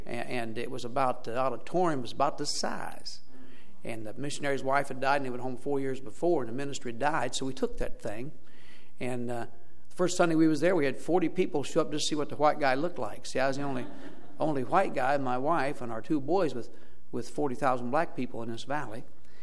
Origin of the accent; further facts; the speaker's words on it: Ohio, United States; Now, I was raised in Ohio, but I've been a Bears fan since birth.